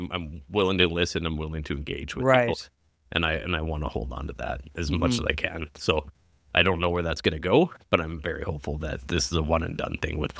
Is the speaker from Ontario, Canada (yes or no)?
yes; Toronto, Ontario, Canada; born there; I was born in Toronto. I have family in Ontario, southern Ontario. I got family in BC. I'm a Canadian.